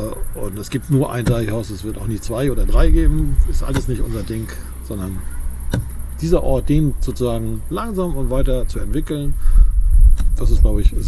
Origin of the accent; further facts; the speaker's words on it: Wedel, Schleswig-Holstein, Germany; Nein, ich bin kein Hamburger. Ich bin am Wasser groß geworden und zwar in Wedel an der Elbe. Und habe ich dann langsam von Wedel über Hamburg, eine Zeit lang in Hamburg, gelebt, also auch weiter an der Elbe, immer im Wasser.